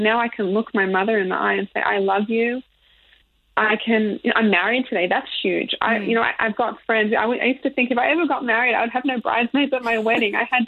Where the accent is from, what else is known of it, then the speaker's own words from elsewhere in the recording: Melbourne, Victoria, Australia; I grew up in Melbourne